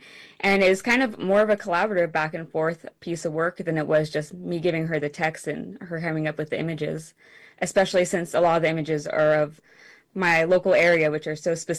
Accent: United States; So my book tells a story of that experience growing up on the Klamath River

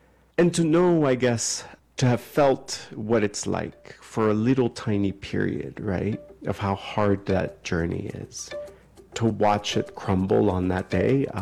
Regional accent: Miami, Florida, United States; I grew up in Miami, and the first house we stayed at, it was like a corner house and like a big intersection, right?

